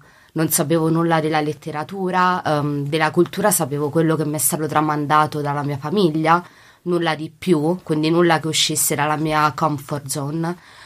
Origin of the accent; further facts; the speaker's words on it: Rome, Lazio, Italy; born there; rispondere alla domanda da dove vieni, dalla Polonia, nonostante io per l'appunto sia nata a Roma